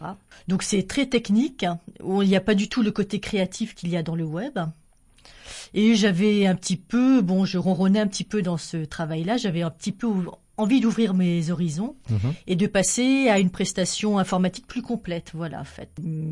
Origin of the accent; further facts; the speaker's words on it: Montesquieu, Occitanie, France; je suis de Montesquieu, et je travaillais sur Toulouse